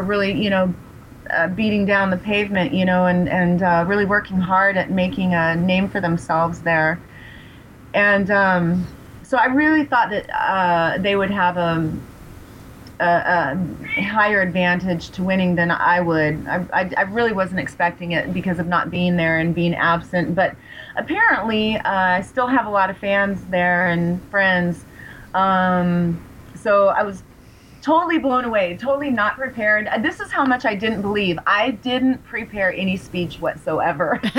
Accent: Las Vegas, Nevada, United States; moved away; though I am from Las Vegas and I spent a lot of time there, I've been gone for a few years.

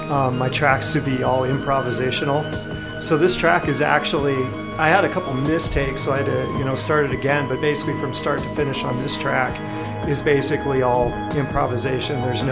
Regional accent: Billings, Montana, United States; I did. Yeah, I grew up here in Billings.

